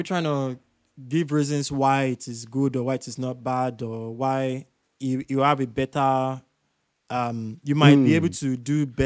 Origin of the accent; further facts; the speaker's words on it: Nigeria; being growing up in Nigeria